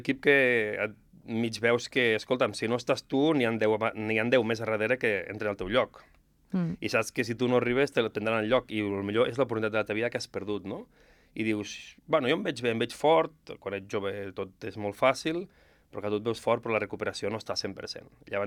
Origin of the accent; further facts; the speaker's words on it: Ordino, Andorra; Jo sóc d'Ordino i allà només hi havia pedres i rius